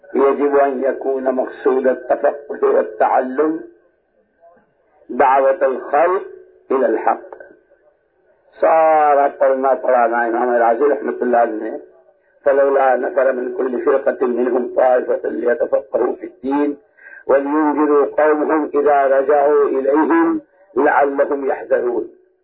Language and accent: Urdu; Gujarat, India; اپنے یہاں کی سناؤں, ہمارے علاقے میں گجرات میں ہندوستان میں 7 سال سے مسلسل قحط سالی ہو رہی تھی